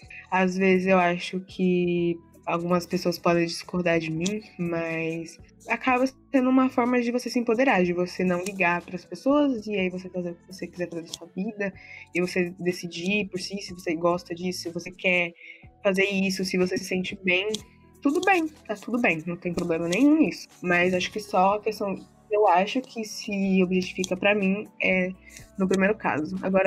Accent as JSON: {"language": "Portuguese", "region": "São Paulo", "country": "Brazil", "said": "Eu tenho sotaque, meu Deus, eu sou São Paulo."}